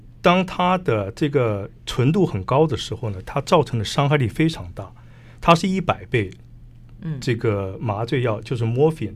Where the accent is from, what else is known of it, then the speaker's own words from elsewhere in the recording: China; now in Canada; 那么我们中国人经常讲，就是说毒品之所以毒品，它就是一个毒害人的一个物质。